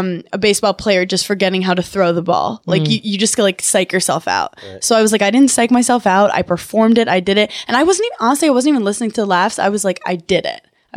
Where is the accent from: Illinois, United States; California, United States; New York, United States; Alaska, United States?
New York, United States; Brooklyn; I'm from Brooklyn, New York.